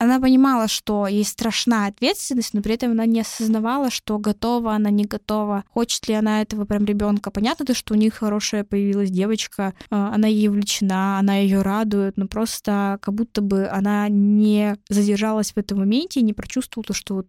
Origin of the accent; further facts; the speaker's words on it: Tobolsk, Tyumen Oblast, Russia; допустим, я из Тобольска, и там был такой